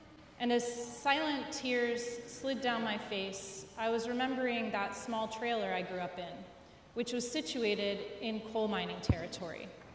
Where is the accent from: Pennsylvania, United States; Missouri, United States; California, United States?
Pennsylvania, United States; Butler; This class is in Butler, Pennsylvania, which is the area where I grew up. But I'm not Appalachian.